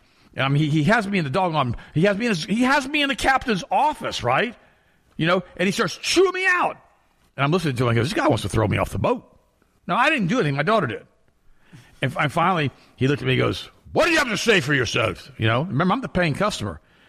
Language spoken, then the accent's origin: English; United States; I said, no, I'm American. My mom was from Germany.